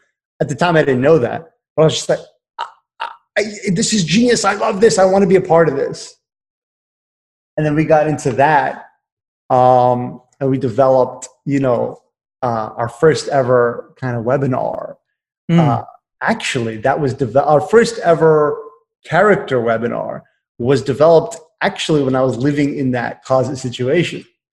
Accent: San Francisco, California, United States; ended up actually back in my hometown area of where I was born in San Francisco

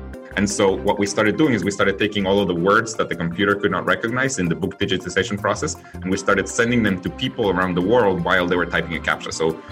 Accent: Guatemala; My views on education are very related to the fact that I'm from Guatemala. I was born there. And it's a very poor country.

